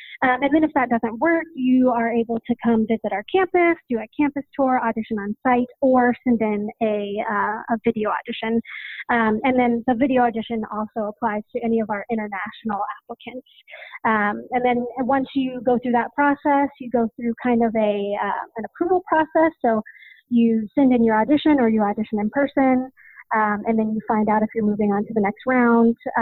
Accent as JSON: {"language": "English", "region": "South Carolina", "country": "United States", "said": "geographically from South Carolina."}